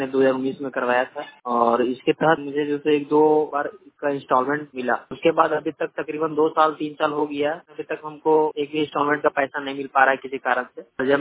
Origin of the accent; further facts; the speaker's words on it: Chauparan, Jharkhand, India; मैं ग्राम पीपरा पोस्ट सिंगरावा थाना चौपारण जिला हजारीबाग का निवासी हूँ।